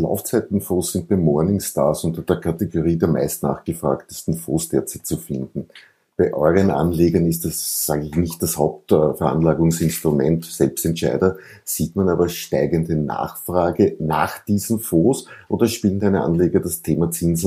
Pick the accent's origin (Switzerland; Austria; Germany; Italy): Austria; für mich als Österreicher